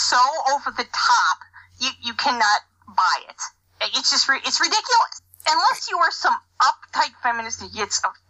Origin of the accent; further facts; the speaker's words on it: Chicago, Illinois, United States; I'm an Italian from Chicago. This is as good as it gets for me.